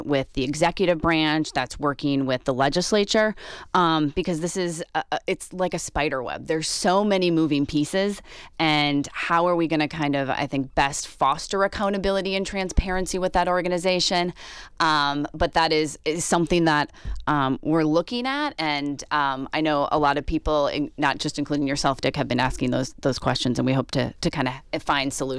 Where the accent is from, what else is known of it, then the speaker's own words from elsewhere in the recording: Wisconsin, United States; doing this for my home state as a fifth generation Wisconsinite, I wouldn't want to be anywhere else.